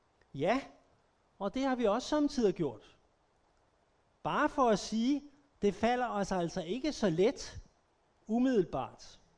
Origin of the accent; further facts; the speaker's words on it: Herlev, Capital Region of Denmark, Denmark; moved away as an adult; da jeg var ung i Herlev, der kommer jeg fra. Det er et godt sted. Da jeg var ung i Herlev i midten af 70'erne, og det er først efter jeg kom til Jylland